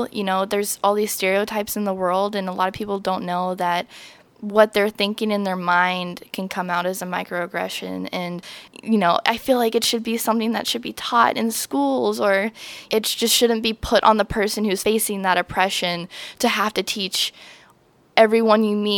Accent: Louisiana, United States; I grew up in Louisiana. You know, I grew up around flooding and hurricanes and tornadoes

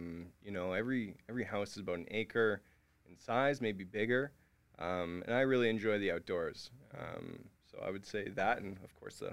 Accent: Anzac, Alberta, Canada; Football wasn't really offered in Anzac, so I'd have to commute.

